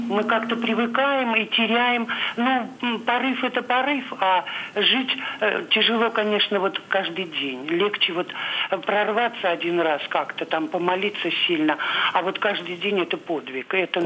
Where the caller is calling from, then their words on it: Saint Petersburg, Russia; Здравствуйте, я из Санкт-Петербурга